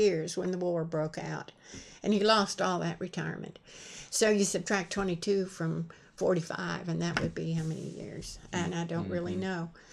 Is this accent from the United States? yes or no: no; Mindanao, Philippines; born there; I was born in the Philippines. So I was born in 1931, in the bottommost island of the Philippines, which is Mindanao.